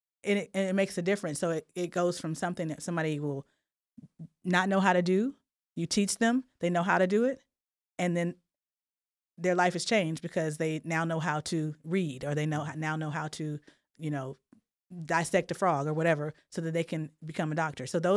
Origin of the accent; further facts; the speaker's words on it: Atlanta, Georgia, United States; Atlanta is full of wonderful culture and history. And so had the opportunity to grow up in that environment